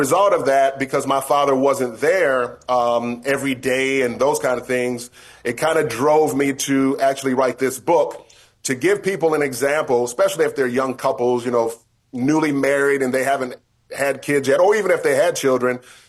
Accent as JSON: {"language": "English", "town": "Battle Creek", "region": "Michigan", "country": "United States", "said": "I'm from Battle Creek, Michigan. My father lived in Detroit, Michigan."}